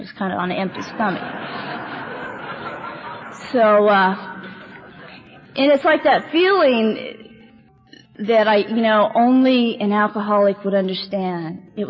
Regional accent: San Jose, California, United States; born there; And I was born in San Jose, January 31st, 1955.

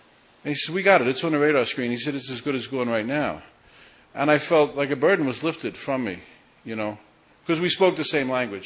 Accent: Staten Island, New York, United States; I grew up on Staten Island, and I heard about guys from Brooklyn that he was talking about that I felt like I knew intimately, you know.

